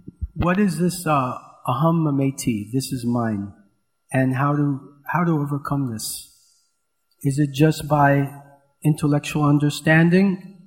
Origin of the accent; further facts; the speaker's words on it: New York City, New York, United States; I grew up in New York City, the Kali Yuga Rajdhani.